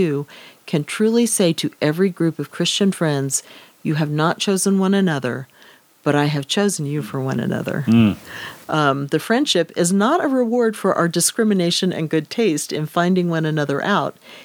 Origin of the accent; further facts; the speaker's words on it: Dallas, Texas, United States; I'm from the big city. I'm from Dallas and you're from Logan.